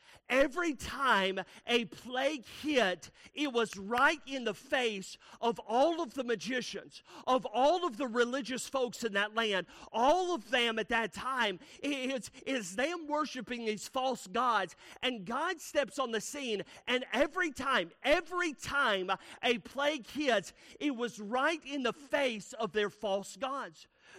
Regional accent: Alabama, United States; also born or lived in North Carolina / Tennessee; I grew up in Alabama, North Carolina, Tennessee.

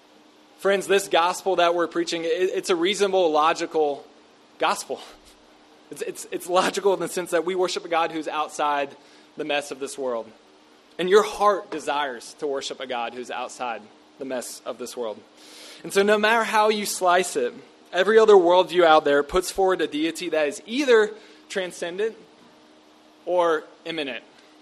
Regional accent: Bible Belt, United States; We live in the United States. I came from the Bible Belt. I mean, this is kind of the air that we grew up breathing in a lot of ways.

